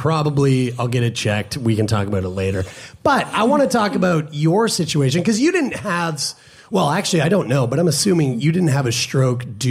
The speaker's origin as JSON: {"language": "English", "town": "St. John's", "region": "Newfoundland and Labrador", "country": "Canada", "tie": "born there", "said": "Did I tell you guys I was born in St. John's, Newfoundland?"}